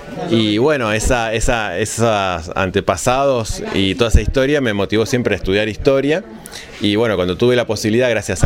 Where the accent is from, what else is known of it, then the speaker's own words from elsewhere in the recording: Trelew, Chubut, Argentina; born there; yo soy nacido en Trelew, que está hermanado con Carnarvon